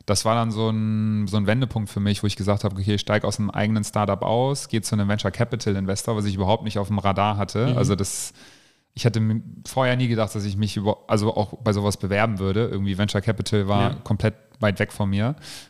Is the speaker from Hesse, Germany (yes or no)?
no; Bavaria, Germany; born there; also born or lived in Northern Germany / Arizona, United States / Cologne-Bonn; Also ich bin gebürtiger Bayer, auch wenn man es mir nicht anhört. Und sind dann nach Norddeutschland gezogen, bin da zur Schule gegangen.